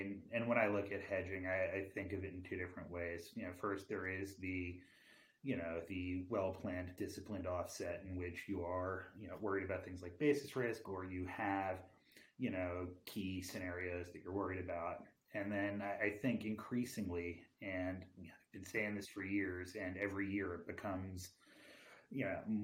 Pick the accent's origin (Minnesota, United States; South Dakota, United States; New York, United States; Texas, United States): New York, United States; but I'm a New Yorker, so I live that way. I mean, it's just part of the cynicism of my heritage.